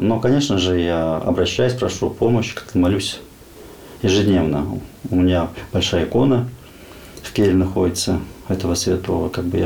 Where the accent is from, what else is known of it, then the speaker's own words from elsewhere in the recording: Kazakhstan; Сам родом я из Казахстана. Я там родился, вырос, закончил школу, институт педагогический.